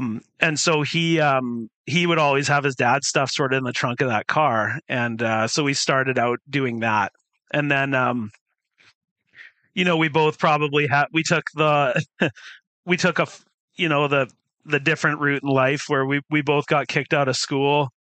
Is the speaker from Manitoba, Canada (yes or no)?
no; British Columbia, Canada; also born or lived in Summerside / Calgary; I was born in Summerside, Prince Edward Island in 1978 in August. But my parents moved us to Calgary at a pretty young age. I think I did preschool there, but I've spent pretty much my entire adult life here in entire childhood and adult life in British Columbia. We lived in South Surrey